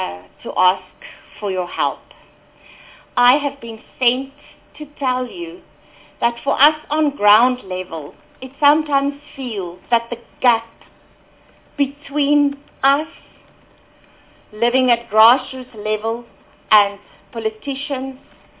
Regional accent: Lephalale, Limpopo, South Africa; I am from Lepalale in Limpopo, and I represent various women's groups

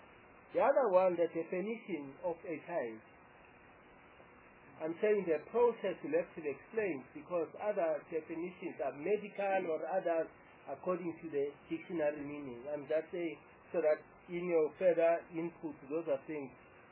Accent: South Africa; that in our culture as South African blacks, without implying color across

